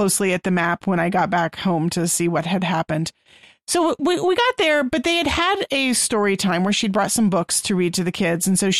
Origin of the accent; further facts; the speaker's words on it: Texas, United States; And it's fun for me, too, because I'm not from around here. I'm from Central Texas.